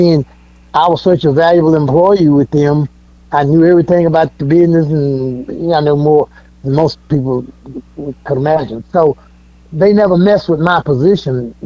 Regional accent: Chula, Mississippi, United States; because it's only 26 miles from where I was born and stuff, so I said I'm from Mississippi, Chula, Mississippi.

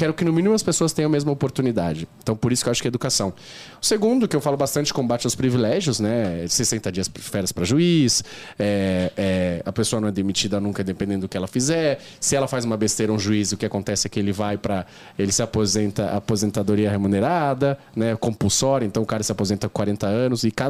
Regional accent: São Paulo, Brazil; Eu cresci na Zona Leste de São Paulo, a gente tava falando lá, eu cresci de Itaquera

